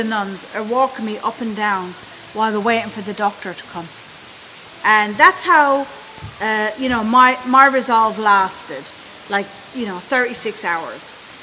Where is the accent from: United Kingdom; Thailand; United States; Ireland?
Ireland; accent: Irish; I'm Irish, the accent is Irish. Yes, I was born in Ireland.